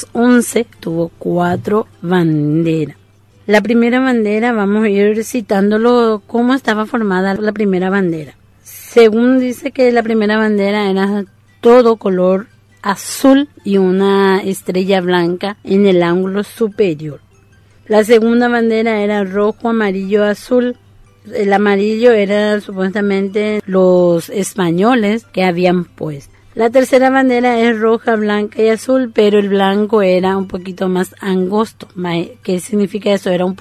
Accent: Paraguay; Como buen paraguayo, nos representa en todo lado donde nos vayamos

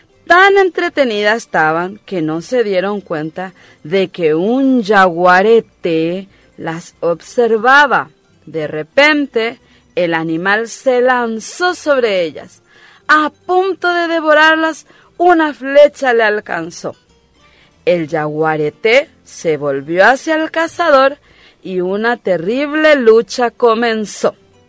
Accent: Paraguay; Tenemos que sentirnos orgullosos de nuestra tierra paraguaya y orgullosos de haber nacido en nuestra tierra y ser paraguayos.

